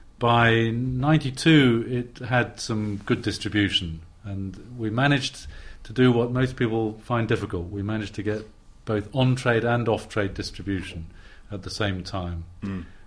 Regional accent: England, United Kingdom; also born or lived in Australia; I'm an Englishman.

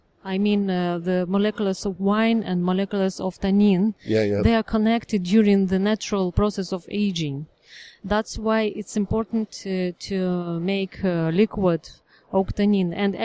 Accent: Russia; Yes, I'm from Russia.

